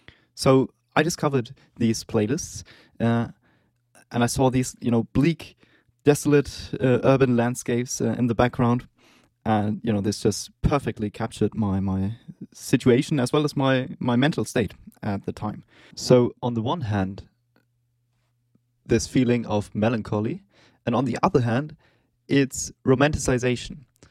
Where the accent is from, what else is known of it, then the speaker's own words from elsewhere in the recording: Hamburg, Germany; English is a second language; in my hometown of Hamburg, Germany.